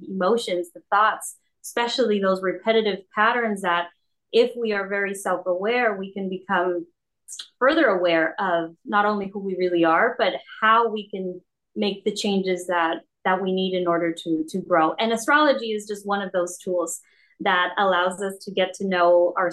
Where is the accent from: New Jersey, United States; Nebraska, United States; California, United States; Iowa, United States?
California, United States; Santa Cruz; As I mentioned, I was born and raised in Santa Cruz.